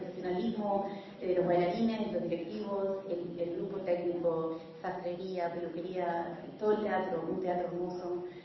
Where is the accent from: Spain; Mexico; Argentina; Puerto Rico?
Argentina; San Martín, Buenos Aires Province; born there; San Martín, que es donde nací yo, en Buenos Aires